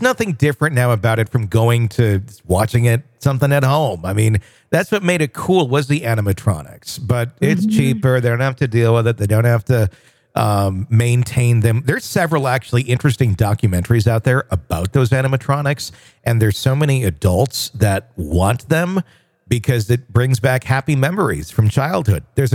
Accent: Wisconsin, United States; my hometown in Wisconsin was not super big. We were like, I don't know, 45,000 people.

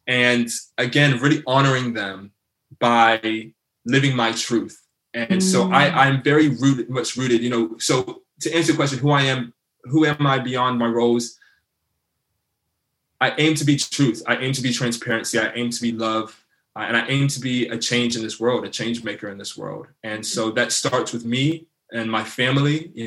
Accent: Bristol, South West England, United Kingdom; So I was born in Bristol, England. And so I'm a Bristol boy.

